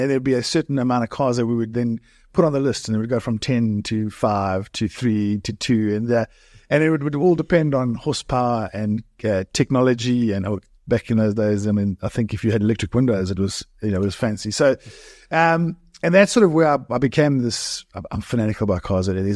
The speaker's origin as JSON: {"language": "English", "town": "Durban", "region": "KwaZulu-Natal", "country": "South Africa", "said": "I was from Durban, so I'm not quite the terrain and the conditions that I was used to."}